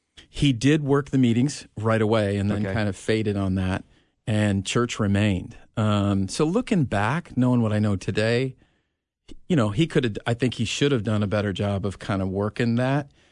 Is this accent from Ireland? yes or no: yes; Ireland; I'm Irish. We're famous for kind of making stuff up.